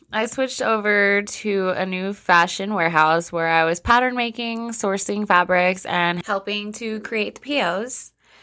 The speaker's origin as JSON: {"language": "English", "town": "Riverside", "region": "California", "country": "United States", "tie": "born or raised there", "said": "back in my hometown, Riverside, California."}